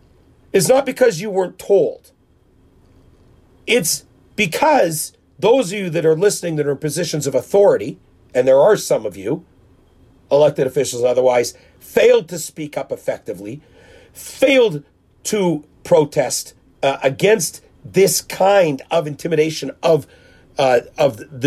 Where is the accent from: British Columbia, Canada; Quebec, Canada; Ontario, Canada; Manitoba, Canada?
Manitoba, Canada; Winnipeg; this podcast focused on my hometown here in Winnipeg.